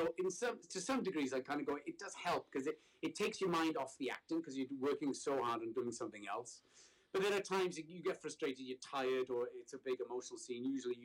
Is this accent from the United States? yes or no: no; Wales, United Kingdom; And I said, oh, well, funny enough, I am from Wales.